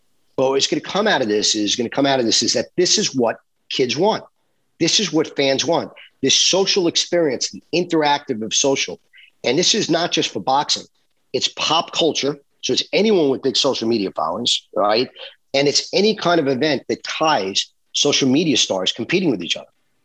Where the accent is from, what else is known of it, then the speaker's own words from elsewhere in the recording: New York, United States; I'm from New York, right?